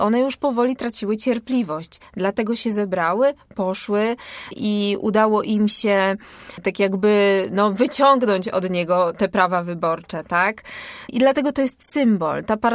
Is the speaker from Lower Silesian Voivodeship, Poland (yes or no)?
no; Nowa Sól, Lubusz Voivodeship, Poland; Pochodzę z małego miasta, urodziłam się w Nowej Soli, tam spędziłam większość życia.